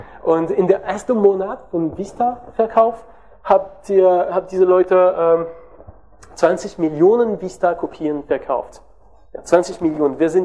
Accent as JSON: {"language": "German", "country": "France", "second_language": "German", "said": "Ich bin Franzose, wie ihr hören könnt, und ich hatte eine Wahl diese Woche, entweder relativ verständbar Englisch zu schreiben oder total komisches Deutsch."}